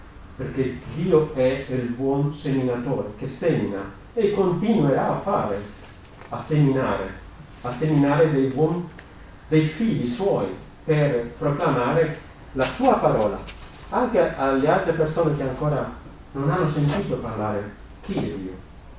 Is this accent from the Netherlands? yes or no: no; Peru; Italian is a second language; moved away; also born or lived in Poland / Sweden; Io sono partito dal Perù, poi sono andato a studiare in Polonia, e dalla Polonia sono andato in Svezia e ho trovato questa famiglia.